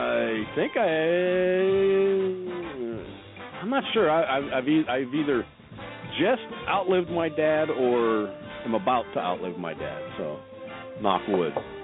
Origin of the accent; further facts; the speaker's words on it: Pennsylvania, United States; Back where I grew up in Pennsylvania, holy cannoli, that is stink bug central.